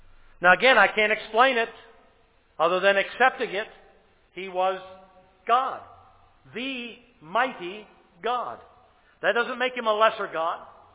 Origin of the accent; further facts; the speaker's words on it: Michigan, United States; I'm from Michigan. And that is a point of contention every November around here.